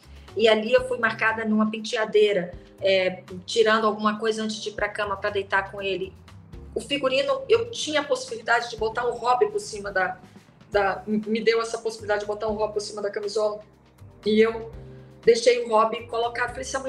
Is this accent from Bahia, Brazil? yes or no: yes; Salvador, Bahia, Brazil; Eu fui criada em Salvador, na verdade, eu estou em Salvador exatamente nesse momento, que é uma cidade litorânea, aberta e tal, mas, assim, a minha origem é, talvez, é do interior